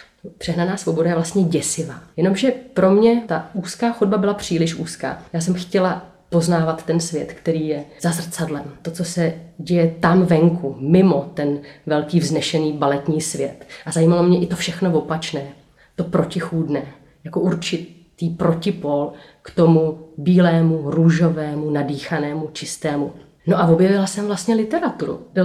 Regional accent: Aš, Karlovy Vary Region, Czechia; Tak já pocházím z Aše, z nejzápadnějšího cípu naší republiky.

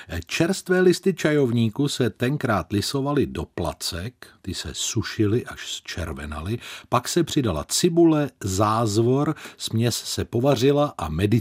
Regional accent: Plzeň, Plzeň Region, Czechia; vařený mojí babičkou u nás v Plzni na Borech na plynovém sporáku v našem panelákovém 3+1.

